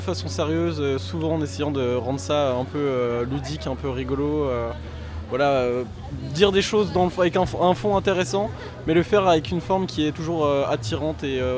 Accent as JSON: {"language": "French", "town": "Dijon", "region": "Bourgogne-Franche-Comté", "country": "France", "said": "ici à bord du navire. On fait tous partie de la rédaction Le Sénil Tocard et on vient de Dijon, le lycée Carnot."}